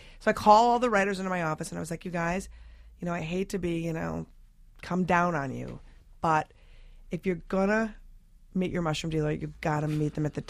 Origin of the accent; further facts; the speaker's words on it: Minnesota, United States; So we went to a bar afterwards because I'm from Minnesota and heaven forbid I just end something that's going horribly wrong.